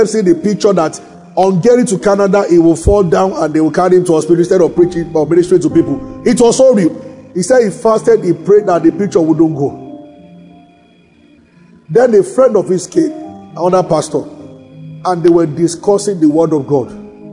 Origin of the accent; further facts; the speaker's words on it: Abeokuta, Ogun, Nigeria; So we grew up in Abeokuta watching a lot of Yoruba films.